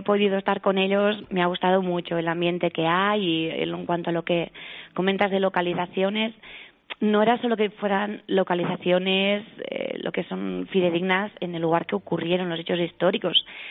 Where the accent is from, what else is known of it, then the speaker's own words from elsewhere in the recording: Bellpuig, Catalonia, Spain; born there; now in Segovia, Spain; yo nací en Lérida, en un pueblecito en Bellpuig. Pero ya llevo aquí 30 años y estoy, vamos, cada día más enamorada de Segovia.